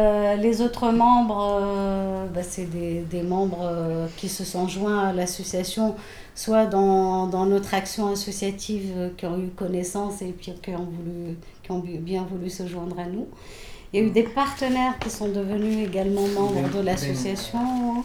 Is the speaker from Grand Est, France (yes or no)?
yes; Hautepierre, Grand Est, France; Moi, comme je disais, j'ai grandi à Haute-Pierre, donc c'est vrai que j'ai apprivoisé cette population que je trouve magnifique.